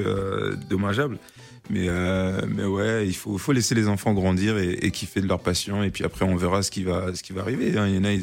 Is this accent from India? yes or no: no; Central African Republic; now in France; j'ai opté pour mon pays d'origine qui est la Centrafrique